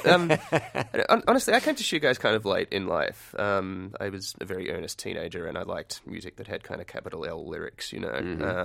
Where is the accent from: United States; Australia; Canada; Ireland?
Australia; There's a great band out of Australia, out of my home country, called